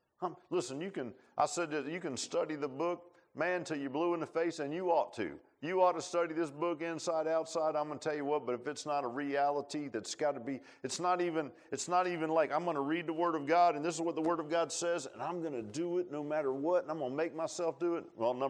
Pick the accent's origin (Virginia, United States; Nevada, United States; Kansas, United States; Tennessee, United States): Virginia, United States; Virginia Beach; The old days, man, when I was a little kid, I grew up in Virginia Beach.